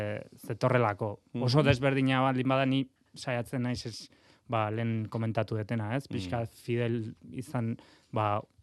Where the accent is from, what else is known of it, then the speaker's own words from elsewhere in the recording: Burgos, Castile and León, Spain; Basque is a second language; Burgosekoa naiz, egia dena, nire ama emengoa dela eta bai. Familia emengoa diela